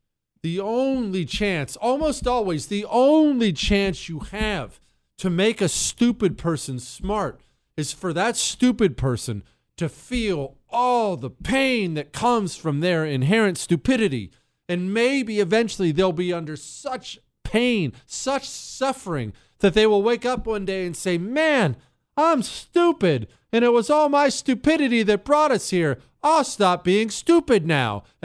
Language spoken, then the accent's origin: English; Ohio, United States; I'm from Ohio, not that dirty state.